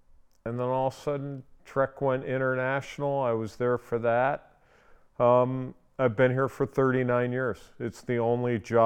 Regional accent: Wisconsin, United States; I grew up in Wisconsin. Two great parents.

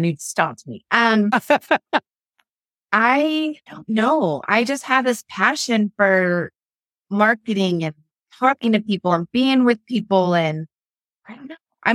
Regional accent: Salem, Oregon, United States; now in Spokane, United States; I'm originally from Salem, Oregon. I now live in Spokane with my family

